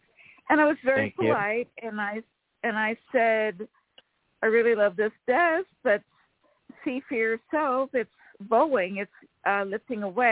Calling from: Sacramento, California, United States; from Sacramento, California.

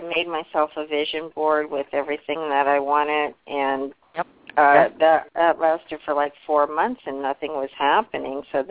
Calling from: Nevada, United States; I'm calling you from Nevada.

